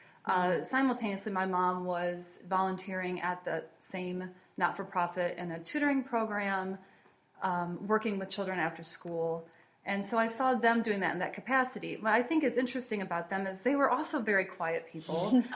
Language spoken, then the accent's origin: English; East Moline, Illinois, United States; also born or lived in Chicago; now in Davenport, United States; Well, I am a native to the Quad City area. I grew up in East Moline, and my mother is still living in the house that I was brought to home to, so some 43 years later, just from this area, glad now to call Davenport my home.